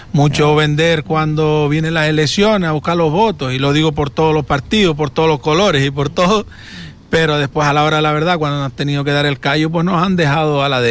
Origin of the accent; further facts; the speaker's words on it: Canary Islands, Spain; somos de Canarias.